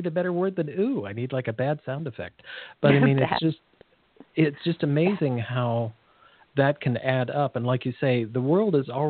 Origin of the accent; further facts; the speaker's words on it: California, United States; I'm from California. I didn't